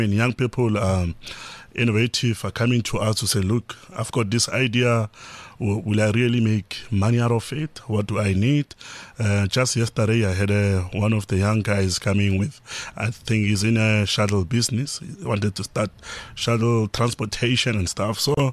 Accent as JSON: {"language": "English", "region": "Limpopo", "country": "South Africa", "tie": "born or raised there", "said": "Yeah, so growing up in Limpopo really made me who I am today."}